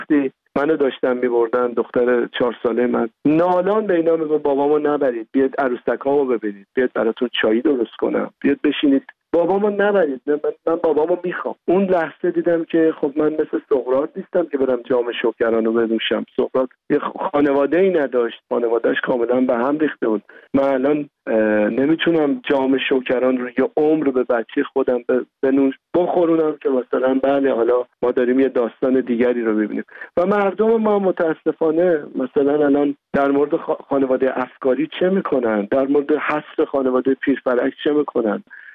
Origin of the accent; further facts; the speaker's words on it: Iran; moved away; خودم یه فرزند دردمند رها شده از ایرانم